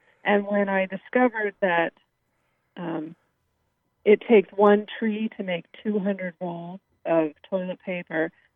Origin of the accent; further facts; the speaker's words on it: California, United States; I grew up in Northern California, and my mountain landscape at the time was Mount Tamalpais in Marin County in near the Bay Area.